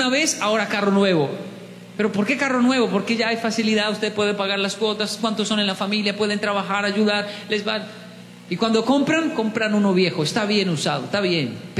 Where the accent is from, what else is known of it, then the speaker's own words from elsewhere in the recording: Bogotá, Colombia; Yo soy de Bogotá y no digo más.